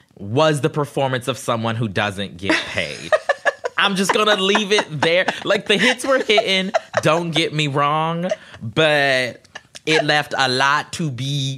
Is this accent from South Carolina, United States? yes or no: yes; Charleston, South Carolina, United States; is set to announce her presidential bid this Wednesday in my hometown of Charleston